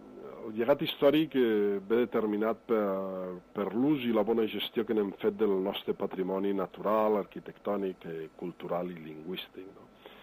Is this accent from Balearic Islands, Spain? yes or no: no; Catalonia, Spain; hi ha un indret, que som la Vall d'Aran